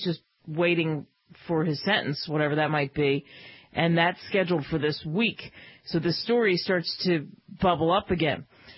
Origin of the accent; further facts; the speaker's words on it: United States; And it's so infuriating because to me, as an American, hey, the pictures are clear.